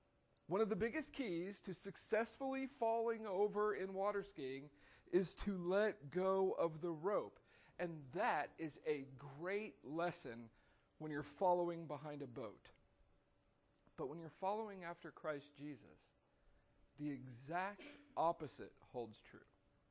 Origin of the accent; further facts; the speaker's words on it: Texas, United States; I grew up in Texas near Lake Conroe, and we used to go water skiing all the time.